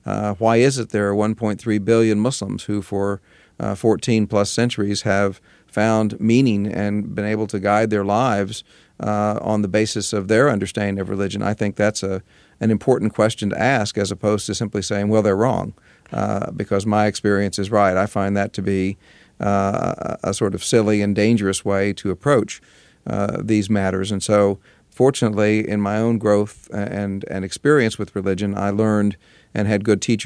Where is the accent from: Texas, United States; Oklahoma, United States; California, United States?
Oklahoma, United States; Tulsa; born there